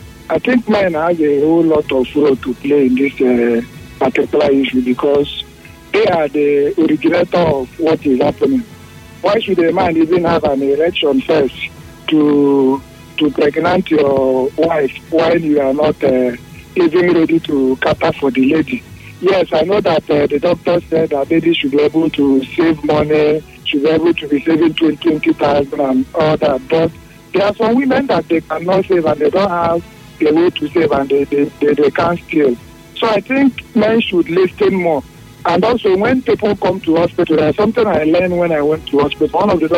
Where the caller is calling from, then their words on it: Port Harcourt, Rivers, Nigeria; I'm calling from Port Harcourt.